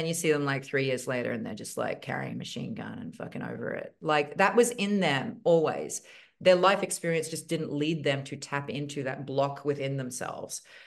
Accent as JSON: {"language": "English", "town": "Logan City", "region": "Queensland", "country": "Australia", "said": "I'm from Logan City, Queensland. Like we were rough, man."}